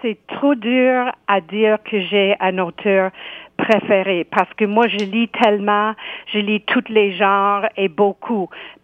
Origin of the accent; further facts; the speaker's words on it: Nova Scotia, Canada; sur des aspects de l'histoire et du patrimoine de notre comté Inverness au Cap-Breton.